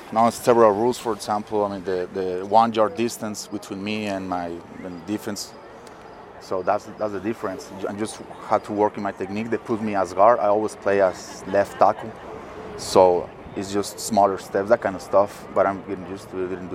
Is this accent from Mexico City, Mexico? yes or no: no; Sonora, Mexico; so we sell different kinds of regional foods from my state where I'm from Sonora